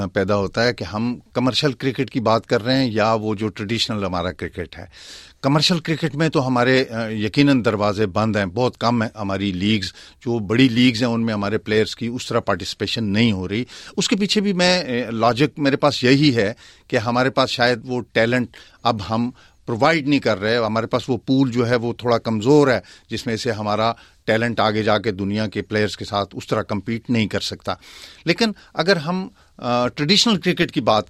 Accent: Pakistan; میرا تعلق پاکستان سے ہے، مظفر آباد کا ریزیڈنٹ ہوں میں،

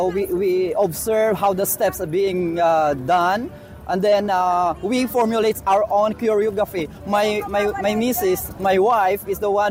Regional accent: Bacolod, Western Visayas, Philippines; now in Australia; So we started on Mascara. We came from Bacolod City, Negros Occidental, from the city of Smile. So we bring Mascara Festival here in Australia.

